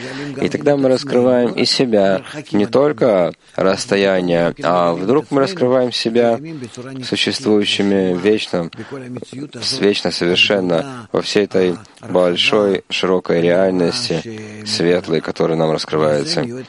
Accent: Israel; Я вырос в Израиле

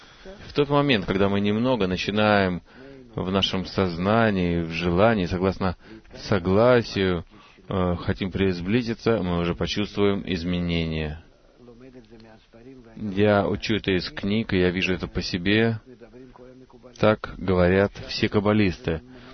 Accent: Tel Aviv, Tel Aviv District, Israel; Добрый вечер … из Тель-Авива.

